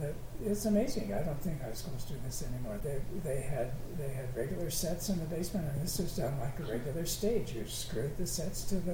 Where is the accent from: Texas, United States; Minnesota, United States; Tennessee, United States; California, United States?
Minnesota, United States; Minneapolis; Growing up in Minneapolis was wonderful. I remember walking everywhere.